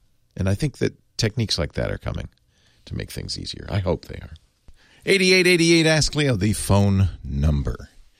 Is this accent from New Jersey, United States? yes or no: no; Rhode Island, United States; I grew up in the East Coast, so I know what you mean. I grew up in Rhode Island.